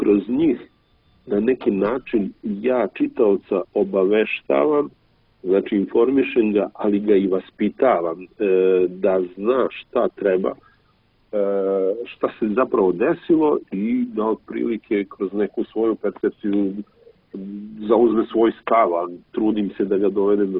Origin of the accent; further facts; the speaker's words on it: Kragujevac, Šumadija, Serbia; ja sam čovek iz Kragujevca